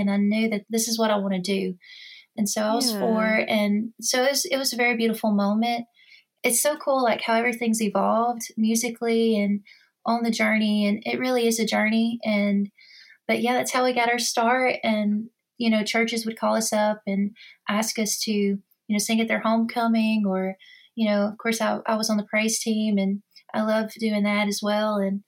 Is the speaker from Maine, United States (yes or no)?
no; Alabama, United States; I've been very fortunate to grow up in North Alabama. And as you know, there's so many like legends and legendary studios here.